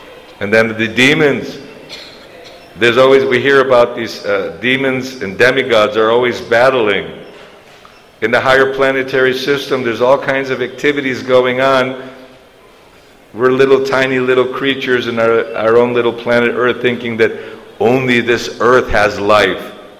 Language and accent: English; India; born there; It's not by chance that I was born in Bharatvarsh